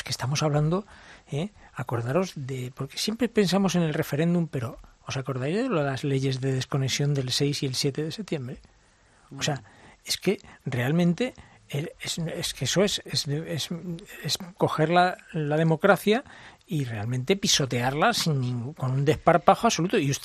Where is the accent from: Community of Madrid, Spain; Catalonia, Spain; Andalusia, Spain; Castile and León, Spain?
Community of Madrid, Spain; Madrid; Esto en mi pueblo, que es este, que es Madrid, le llaman hacerse el tonto.